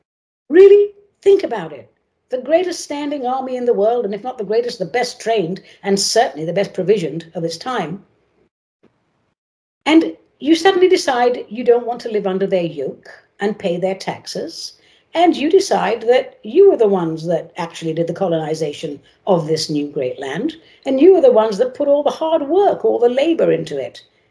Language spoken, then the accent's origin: English; England, United Kingdom; I was raised in England. I love Christmas, or Crimbo, as we call it there.